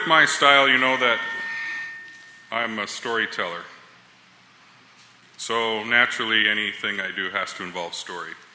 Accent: India; Those who are familiar with me know that as an Indian, I'm a circular storyteller

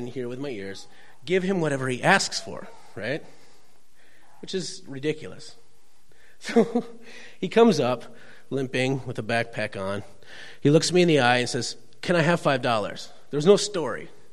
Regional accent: Minnesota, United States; Which, I'm from Minnesota. That's really hard.

